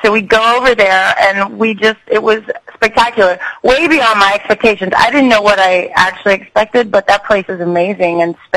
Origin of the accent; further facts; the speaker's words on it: Sarasota, Florida, United States; We have a gem here. I grew up here. I was born in Sarasota